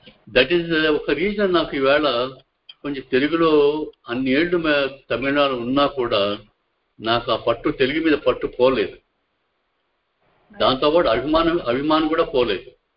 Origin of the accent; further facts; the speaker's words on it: Gummaluru, Andhra Pradesh, India; also born or lived in Chennai; నేను పుట్టింది గుమ్మలూరు అంటే జిన్నూరుకి 3 కిలోమీటర్ దూరంగా లోపలి. గుమ్మలూరు అంటే నా పుట్టిన స్థలం, తర్వాత పెరిగింది కొంచెం 2-3 ఏళ్ళు పెరిగింది, 4-5 క్లాస్ వరకు అక్కడిక్కడే